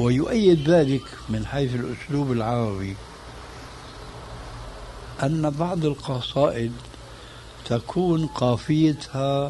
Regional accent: Syria; فمثلا الفاتحة التي تقرأ في كل ركعة من الصلوات الخمس عندنا في سوريا وغيرها يقولون ولا الضالين

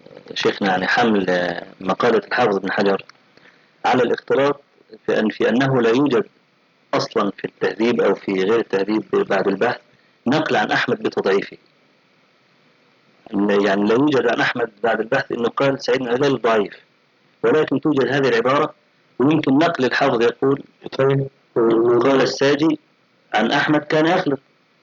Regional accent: Egypt; فأخذها بعض أهل بعض الناس عندنا في مصر

